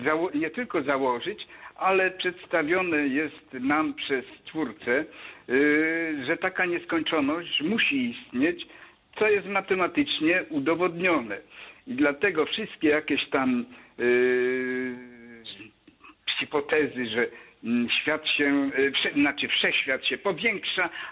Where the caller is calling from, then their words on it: Greater Poland Voivodeship, Poland; jestem z Wielkopolski.